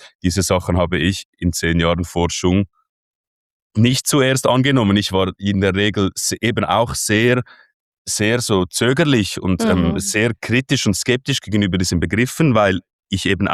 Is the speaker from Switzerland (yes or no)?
yes; Switzerland; accent: Swiss German; first language Swiss German; es ist ein sehr schweizerischer Name. Schweizerdeutsch ist meine Muttersprache. Ich bin in gut situierte Verhältnisse reingeboren, in eine sehr schweizerische Familie